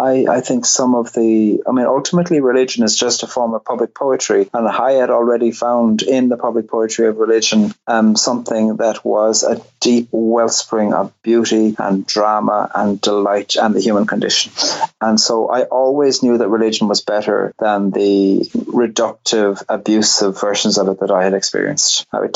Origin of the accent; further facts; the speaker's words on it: Munster, Ireland; I grew up in Cork, about 10 miles from the city, and a village. I think there were 6,000 people when we moved to the village when I was five.